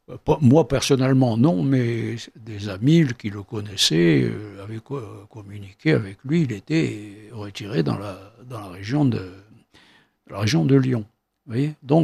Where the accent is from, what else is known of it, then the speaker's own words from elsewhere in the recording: Maison Carrée, Algiers Province, Algeria; Moi, je suis de Maison Carrée.